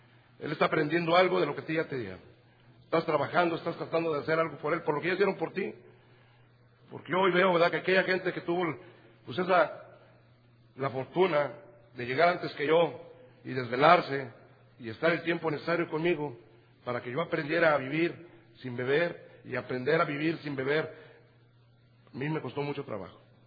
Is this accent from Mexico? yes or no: yes; Mexico City, Mexico; now in Monterrey, Mexico; Yo soy del DF, ¿verdad? Pero yo radico en la ciudad de Monterrey, tengo 20 años.